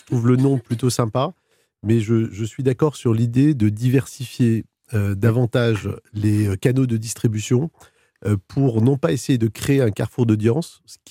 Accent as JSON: {"language": "French", "town": "Lyon", "region": "Auvergne-Rhône-Alpes", "country": "France", "said": "je suis originaire de Lyon"}